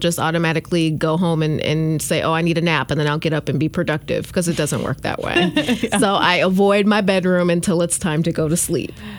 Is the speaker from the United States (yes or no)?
yes; Benton Harbor, Michigan, United States; also born or lived in Atlanta; Okay. I'm born and raised in Benton Harbor. I lived in Atlanta for 12 years and then came back and opened my own law office about a little over 3 years ago.